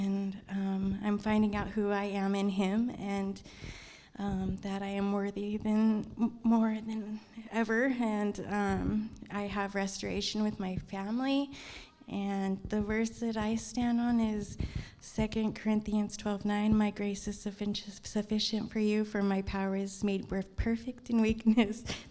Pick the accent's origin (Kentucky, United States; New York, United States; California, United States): California, United States; I'm from Orange County.